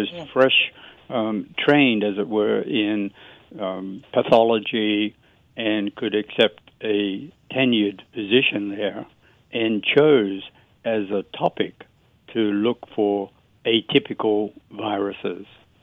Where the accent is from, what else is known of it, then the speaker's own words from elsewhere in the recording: Australia; And I'd like to trace my origins back as an Australian. Went through medical school in Sydney